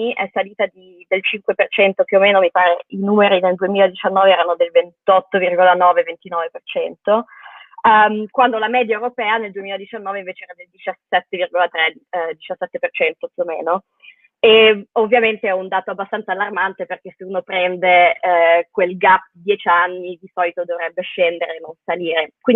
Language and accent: Italian; Germany; io sono cresciuta in Germania per più o meno 10 anni